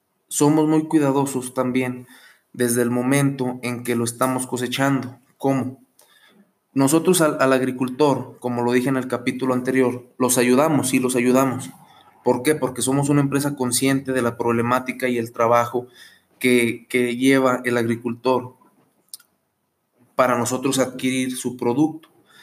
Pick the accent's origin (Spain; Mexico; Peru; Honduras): Mexico; El frijol es un alimento de la canasta básica de necesidades en mi país, que es México.